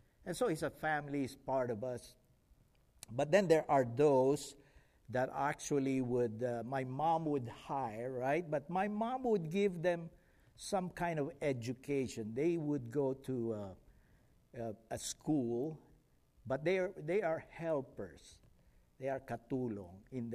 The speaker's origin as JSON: {"language": "English", "country": "Philippines", "tie": "born or raised there", "said": "So growing up in the Philippines, we have some kind of an adoption."}